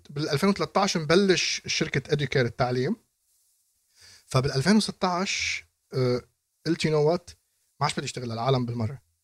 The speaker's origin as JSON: {"language": "Arabic", "country": "Lebanon", "said": "انا لبناني وبفتخر انه لبناني وبحب بلدي لبنان"}